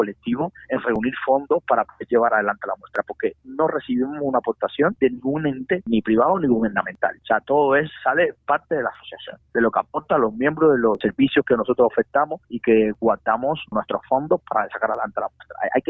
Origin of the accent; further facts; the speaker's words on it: Cuba; now in Spain; yo creo que nosotros los cubanos, de hecho aquí en España muchas veces se nos toma como españoles también